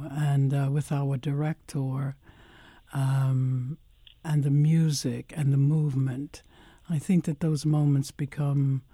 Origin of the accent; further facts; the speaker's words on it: Baltimore, Maryland, United States; I'm originally from Baltimore